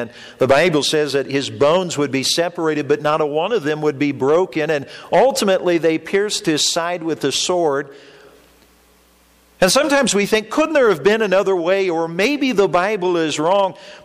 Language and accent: English; Indianapolis, Indiana, United States; and I'm from Indianapolis, that area